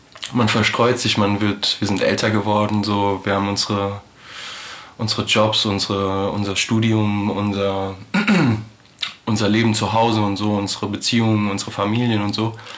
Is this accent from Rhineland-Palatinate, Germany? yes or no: no; Frankfurt, Hesse, Germany; wir sind halt alle in Frankfurt aufgewachsen